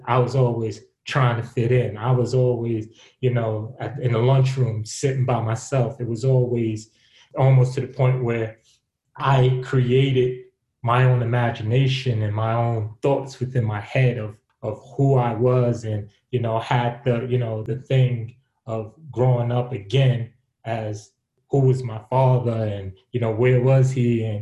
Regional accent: New York, United States; I come from New York in the projects, and I grew up mainly in the projects.

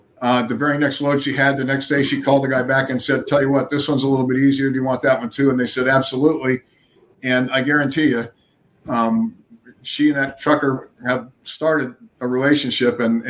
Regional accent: California, United States; And of course, I'm from California.

